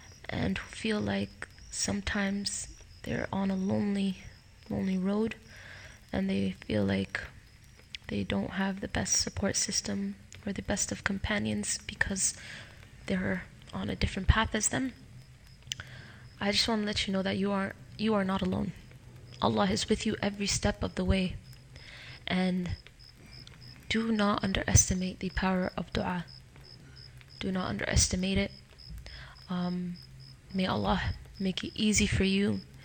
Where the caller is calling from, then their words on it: Toronto, Ontario, Canada; I'm listening in from Toronto, Canada.